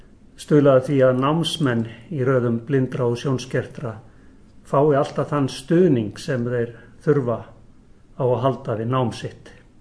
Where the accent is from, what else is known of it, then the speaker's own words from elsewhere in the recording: Reykjavík, Capital Region, Iceland; ég er Reykvíkingur, fættur á Njálsgötu, Reykjavík, með bænum. Og ég er fættur 1956, 13. desember, þannig að ég er 59 ára gamall.